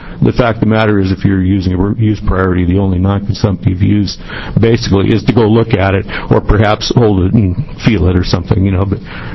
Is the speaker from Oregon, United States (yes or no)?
yes; Brookings, Oregon, United States; from Brookings, Oregon.